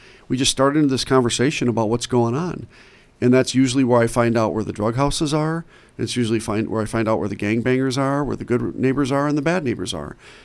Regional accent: Racine, Wisconsin, United States; I grew up in Racine. When I was growing up, 93% of our city was white.

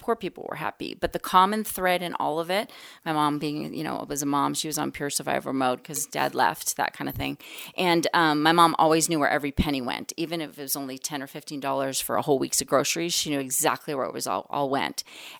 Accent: Hawaii, United States; also born or lived in Texas; So the way it came up in my life was I was born in Texas, and I was born very wealthy, as in limousines, Neiman Marcus clothes only wealthy. And then when I was about 6 and a half, I moved to Hawaii

